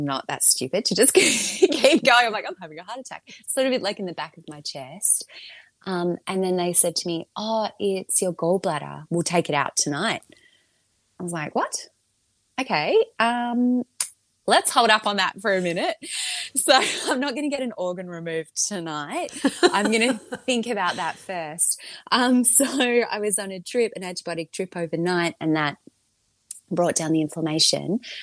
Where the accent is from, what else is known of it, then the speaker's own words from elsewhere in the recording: Melbourne, Victoria, Australia; I am from Melbourne.